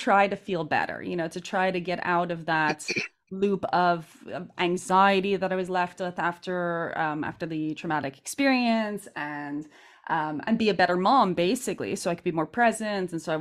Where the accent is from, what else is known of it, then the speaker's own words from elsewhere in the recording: Montreal, Quebec, Canada; now in Milan, Italy; So I was born in Montreal, Canada. And on the English side of town, as you know, Canada is bilingual, especially Montreal.